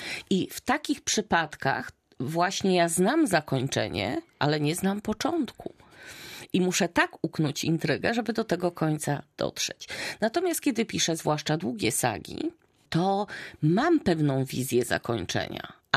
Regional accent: Olsztyn, Warmian-Masurian Voivodeship, Poland; born there; ja się urodziłam już w Olsztynie, ale tak naprawdę moja rodzina wcześniej mieszkała na Dolnym Śląsku, czyli też na tak zwanych ziemiach wyzyskanych.

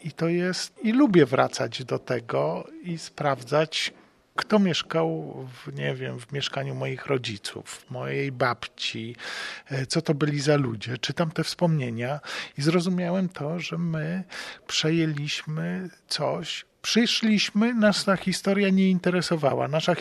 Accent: Szczecin, West Pomeranian Voivodeship, Poland; moved away; Ja jestem stąd po prostu. Nawet jak stąd wyjechałem, to i tak mam takie poczucie, że jestem człowiekiem stąd. I wracam tutaj, jak do siebie.

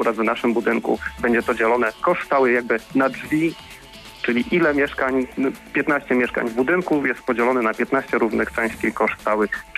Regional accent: Goleniów, West Pomeranian Voivodeship, Poland; naszym zarządcą jest CBS w Goleniowie, jestem z Goleniowa

